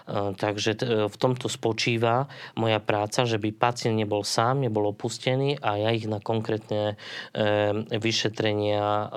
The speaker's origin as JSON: {"language": "Slovak", "town": "Prešov", "region": "Prešov Region", "country": "Slovakia", "tie": "born or raised there", "moved": "as an adult", "lives_now": "Bratislava, Slovakia", "said": "To, že moje rodné mesto je Prešov. 20 rokov som tam žil, vychovával sa. A teraz 20 rokov som v podstate už mimo Prešova."}